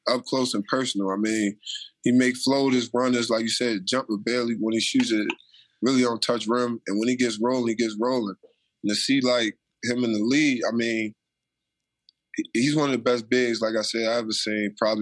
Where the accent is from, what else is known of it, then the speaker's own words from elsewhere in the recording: Baltimore, Maryland, United States; if someone don't know me and I'm out of town and they know I'm from Baltimore